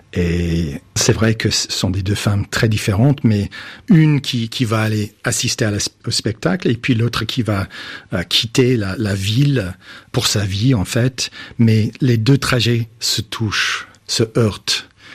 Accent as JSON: {"language": "French", "country": "United States", "second_language": "French", "said": "Comme tout le monde, chez moi aux États-Unis et j'imagine ici en France."}